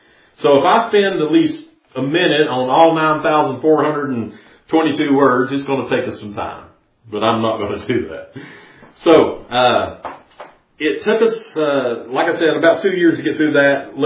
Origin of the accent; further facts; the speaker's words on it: Tennessee, United States; growing up in East Tennessee like I did, I was raised on a kind of a farm.